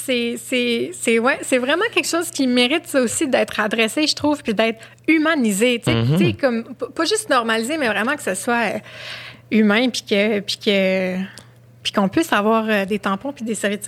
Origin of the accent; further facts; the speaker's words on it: Montreal, Quebec, Canada; Ah, mon quartier de jeunesse! J'ai grandi à Huntsic.